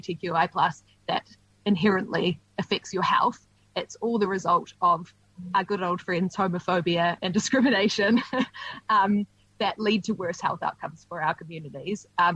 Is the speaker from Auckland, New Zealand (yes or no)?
no; Dunedin, Otago, New Zealand; I grew up in Dunedin, so I know the winters can be brutal.